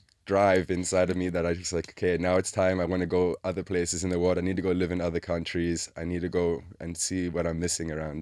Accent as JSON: {"language": "English", "country": "South Africa", "said": "And because I was from South Africa"}